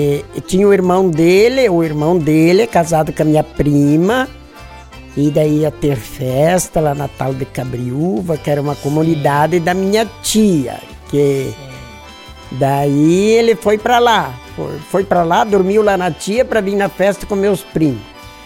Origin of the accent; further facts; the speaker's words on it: Marau, Rio Grande do Sul, Brazil; born there; Eu nasci na Vila Gentil, hoje é Vila Gentil. Primeiro chamava Tapera quando eu nasci lá.